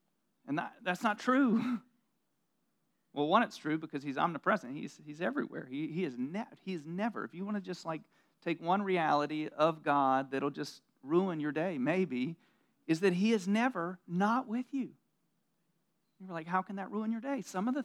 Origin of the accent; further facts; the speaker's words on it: the South, United States; I grew up in the South, and I grew up in, look, I grew up in church